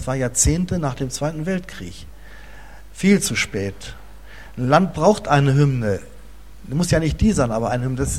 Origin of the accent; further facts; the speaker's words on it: Germany; wir haben uns nicht ausgesucht, wir sind Deutsche.